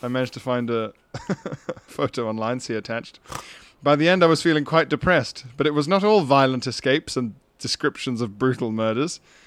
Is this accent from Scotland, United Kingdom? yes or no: no; Yorkshire and the Humber, United Kingdom; now in Copenhagen, Denmark; I grew up in West Yorkshire, but I've lived in Copenhagen for the past 3 years.